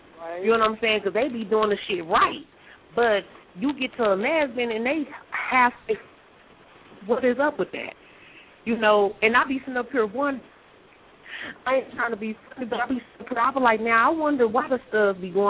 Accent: Dallas, Texas, United States; now in Colorado, United States; I'm 32, you know, and everybody that knows me in Colorado, the side, because I'm from Texas, I'm from Dallas, Texas, but I live in Colorado

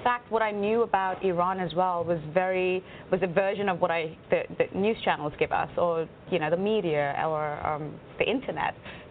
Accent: India; and I come from India. We love dancing.

